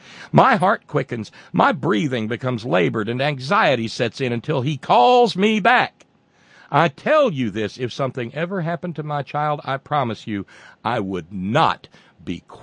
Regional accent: Philadelphia, Pennsylvania, United States; I'm from North Philly, the hood, and that nasty stuff is rampant right along with crack.

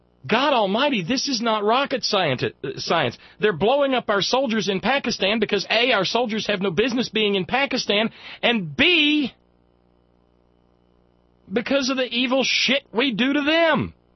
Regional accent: Alabama, United States; But as a kid growing up in Alabama, there was a whole lot of those front bumper tags.

